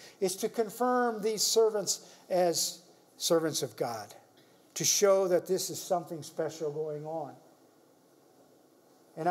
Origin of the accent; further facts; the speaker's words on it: Belize; It was a whole lot more prevalent down there where I grew up in Belize.